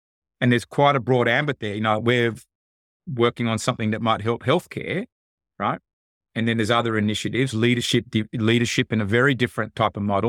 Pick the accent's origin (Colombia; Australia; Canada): Australia; now in United States; I'm Australian. Next middle part, you know, I'm now living in America